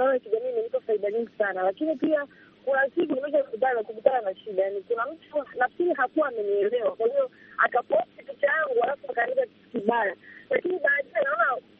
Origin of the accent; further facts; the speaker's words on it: Dar es Salaam, Tanzania; kwetu ni Dar es Salaam.